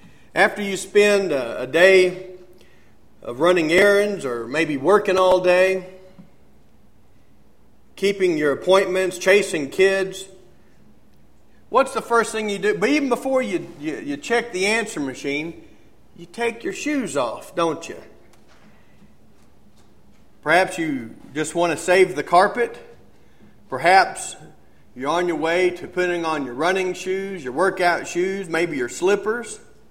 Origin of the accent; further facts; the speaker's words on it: Dallas, Texas, United States; We're from the Dallas area